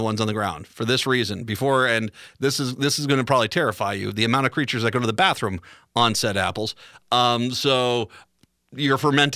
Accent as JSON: {"language": "English", "region": "East Coast", "country": "United States", "tie": "born or raised there", "said": "Now, granted, I grew up on the East Coast."}